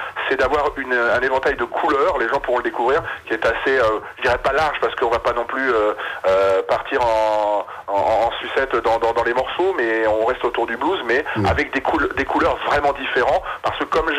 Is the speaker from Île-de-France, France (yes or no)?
yes; Île-de-France, France; Moi, je suis originaire du Val d'Oise, hein, là-bas, faut le savoir.